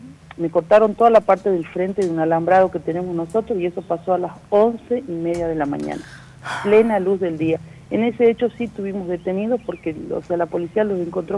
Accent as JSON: {"language": "Spanish", "region": "Salta", "country": "Argentina", "said": "nosotros somos salteños, estamos acá en Salta"}